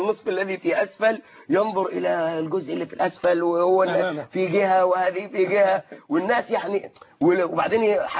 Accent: Sharqia Governorate, Egypt; أنا من الشرقية خدت بالك

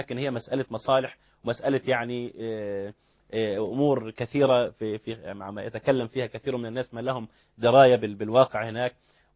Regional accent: Egypt

